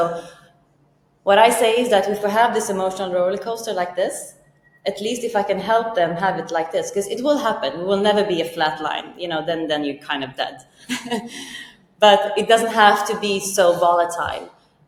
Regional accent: Lebanon; moved away; I come from Lebanon and we moved in the war and my dad and mom had to start over again.

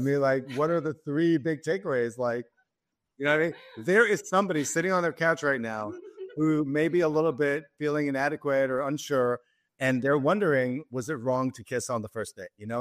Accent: Israel; now in United States; I won the green card lottery and then I naturalized because I grew up in Israel and I'm a citizen.

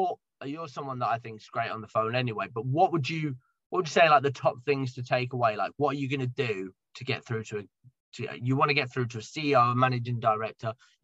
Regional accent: Ireland; I'm from Ireland.

